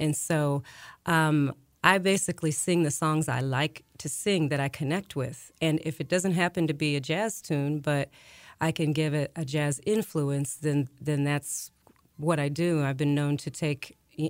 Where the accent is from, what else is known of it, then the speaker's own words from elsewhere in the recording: St. Louis, Missouri, United States; Not really, not growing up. Not really, I didn't until I hit my, I want to say my 30s.